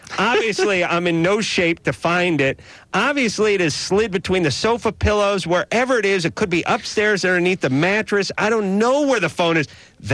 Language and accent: English; North Hollywood, California, United States; Yeah, I'm from North Hollywood. our adage is that hobo won't vomit on the mattress.